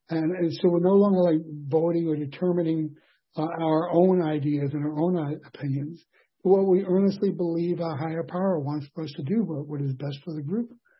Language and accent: English; New York, United States; I was at a meeting once. I'm from New York.